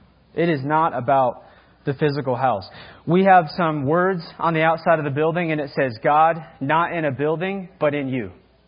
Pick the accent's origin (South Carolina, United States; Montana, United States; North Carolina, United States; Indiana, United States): Montana, United States; Billings; as a kid growing up in Billings, driving by, you know, this massive building and finding out that that was a church building.